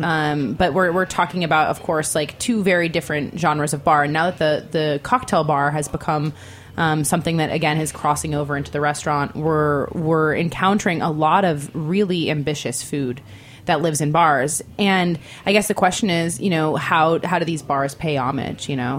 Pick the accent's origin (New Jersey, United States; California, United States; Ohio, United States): California, United States; Laguna Beach; I'm from Southern California, so we didn't really, and it was a place called Laguna Beach.